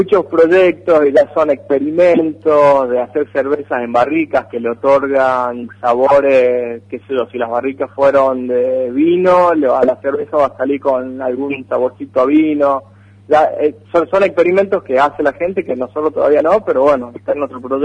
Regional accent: Jujuy, Argentina; No soy de la ciudad. Soy jujeño. De origen de Jujuy, y de ahí, bueno, viví en distintas partes, y hace 3 años, 4 años, que ya nos instalamos aquí en Tucumán, yo con mi familia, ¿no?, mis hijos y mi mujer.

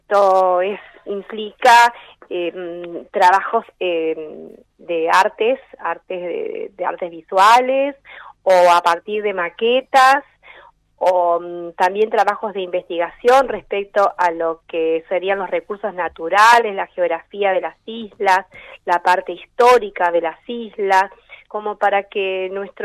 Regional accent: Argentina; Como argentinos.

